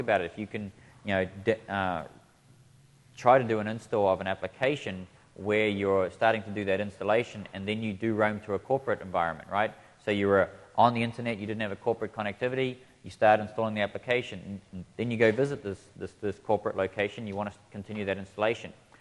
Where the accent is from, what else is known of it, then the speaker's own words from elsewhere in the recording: New Zealand; I'm from New Zealand.